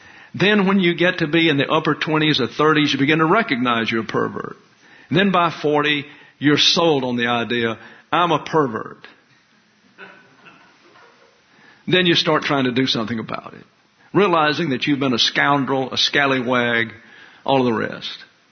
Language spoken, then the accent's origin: English; the South, United States; I know this to be true because I'm from the South, where everyone goes to church.